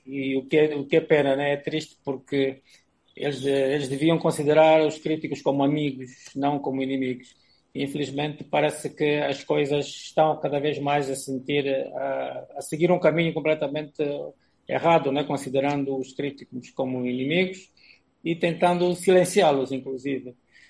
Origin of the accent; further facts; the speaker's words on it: Angola; tal como nós angolanos